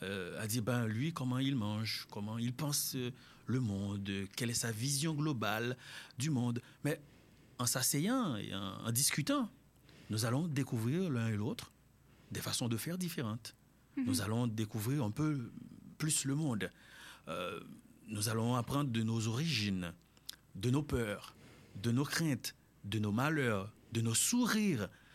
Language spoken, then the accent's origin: French; Haiti; Tu sais, moi-même, je suis haïtien.